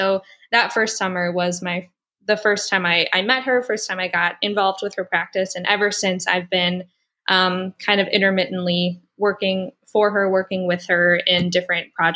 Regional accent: Chicago, Illinois, United States; Yeah, like you said, I grew up in the Chicago area, and going to Ohio State for undergrad was really cool because I got to get away from home somewhat.

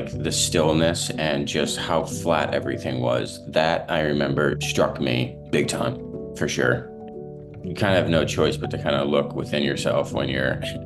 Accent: Cleveland, Ohio, United States; actually picked me up in my hometown in Cleveland.

